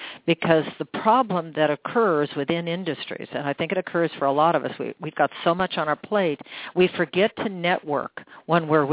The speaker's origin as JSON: {"language": "English", "town": "Seattle", "region": "Washington", "country": "United States", "tie": "born or raised there", "said": "I could go back to my hometown in Seattle."}